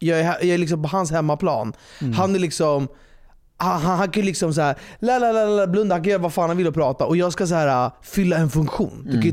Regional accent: Sweden; jag är ju svensk, även fast jag har ett persiskt skal.

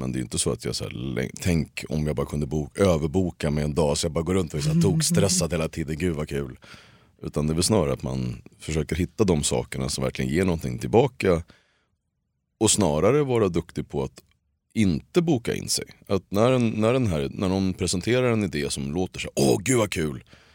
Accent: Gottsunda, Uppsala County, Sweden; jag kommer från Gottsunda heter det. Ett område utanför Uppsala.

